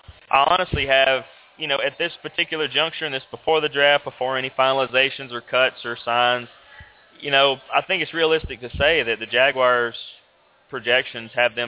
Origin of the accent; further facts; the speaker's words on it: Atlanta, Georgia, United States; And, you know, growing up around the Atlanta area, we've had this big thing at Turner Field for the Braves